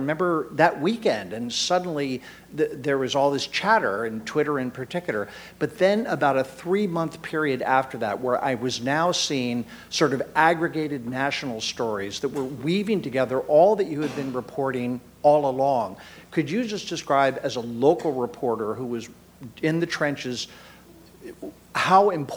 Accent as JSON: {"language": "English", "town": "Philadelphia", "region": "Pennsylvania", "country": "United States", "said": "As a Philadelphian, I read it. I've been reading your byline for 20 years"}